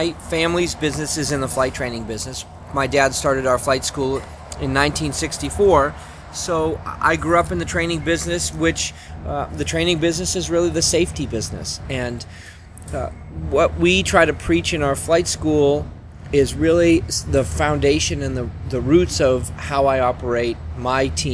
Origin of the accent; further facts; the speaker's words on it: United States; we're here in the United States in the San Diego race, so I'm in my home country